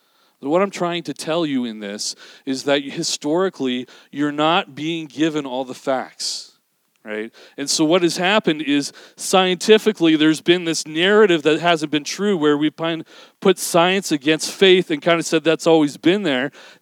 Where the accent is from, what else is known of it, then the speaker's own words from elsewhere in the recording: British Columbia, Canada; when I grew up in British Columbia, one of the, quote, most postmodern, most enlightened cities ever